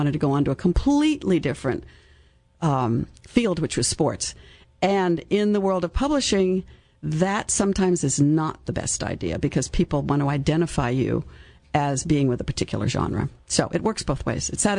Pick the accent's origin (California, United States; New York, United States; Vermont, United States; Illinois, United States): California, United States; Santa Monica; born there; I was born in St. John's Hospital in Santa Monica, California, which was known as the Hospital of the Stars at the time.